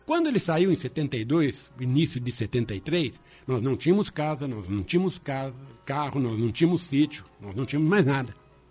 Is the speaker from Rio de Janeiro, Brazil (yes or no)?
no; Bela Vista do Paraíso, Paraná, Brazil; born there; Eu nasci em Bela Vista do Paraíso. De Bela Vista do Paraíso eu mudei para Londrina. De Londrina eu vim para Foz do Iguaçu. De Foz do Iguaçu eu mudei para Guaíra, aqui pertinho.